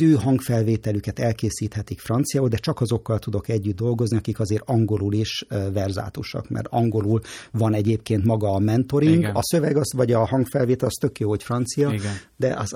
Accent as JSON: {"language": "Hungarian", "region": "Budapest", "country": "Hungary", "tie": "born or raised there"}